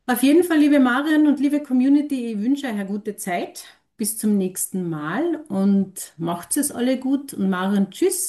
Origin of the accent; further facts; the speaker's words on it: Carinthia, Austria; accent: Carinthian; wir bleiben einfach in unserem Dialekt, wie wir sprechen und dass wir vielleicht einmal so eine lustige Podcast-Folge machen mit den Kärntner, ja, Dialekten